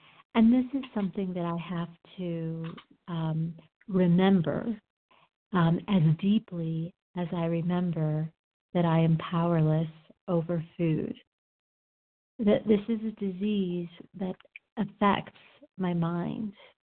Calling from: Colorado, United States; I'm calling in from Colorado.

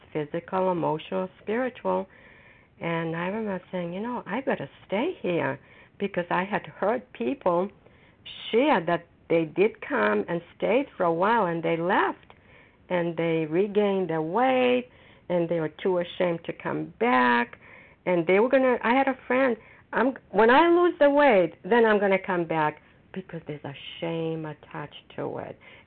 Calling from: Foxborough, Massachusetts, United States; recovered compulsive overeater, and I'm calling from Foxborough, Massachusetts.

